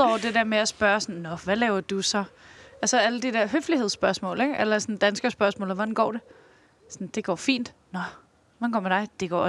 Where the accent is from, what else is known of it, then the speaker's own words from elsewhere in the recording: Zealand, Denmark; Hvis folk spørger mig, sådan, når du, ja, jeg er fra Lolland.